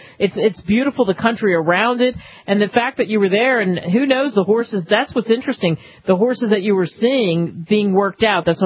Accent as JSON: {"language": "English", "region": "New Jersey", "country": "United States", "tie": "born or raised there", "said": "because I grew up in New Jersey, in the southern part of New Jersey, and not too far from Short Hill Farms"}